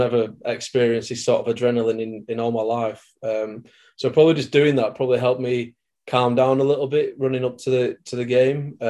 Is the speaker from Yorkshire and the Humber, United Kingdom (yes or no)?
yes; Yorkshire and the Humber, United Kingdom; growing up in Yorkshire with my dad playing for Yorkshire, you kind of take a step back